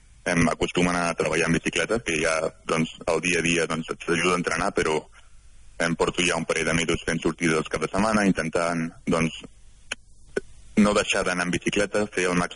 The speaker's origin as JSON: {"language": "Catalan", "town": "Canet de Mar", "region": "Catalonia", "country": "Spain", "lives_now": "London, United Kingdom", "said": "connectar on visc ara, que és Londres, fins connectar-ho amb el meu poble, que és Canet de Mar"}